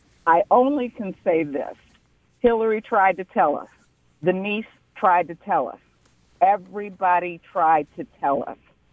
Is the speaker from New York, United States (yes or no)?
yes; Buffalo, New York, United States; I am from Buffalo, New York.